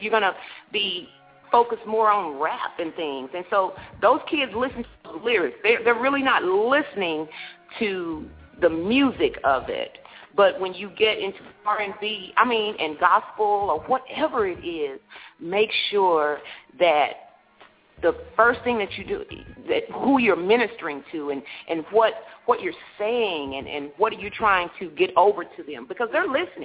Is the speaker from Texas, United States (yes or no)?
yes; Texas, United States; Now, Cornbread, you know I'm from Texas. You just can't have cornbread.